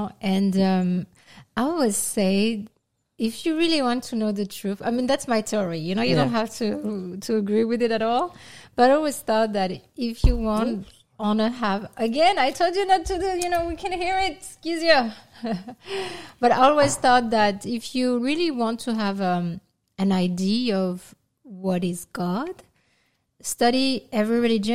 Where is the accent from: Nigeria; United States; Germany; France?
France; I was born in France and I grew up in France and everything.